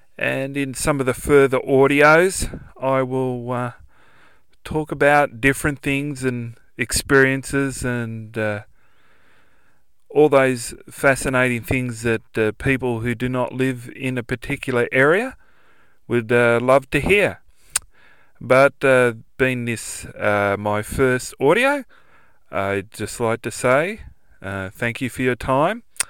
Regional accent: Ballarat, Victoria, Australia; and I'm from Ballarat, Victoria

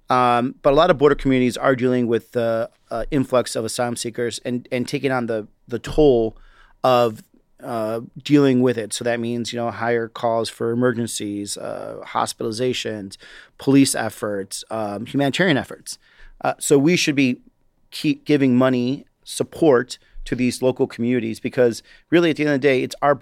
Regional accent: Chicago, Illinois, United States; born there; also born or lived in Chihuahua, Mexico; From my personal experience, I was born in Chicago, but lived in a border state called Chihuahua, Mexico.

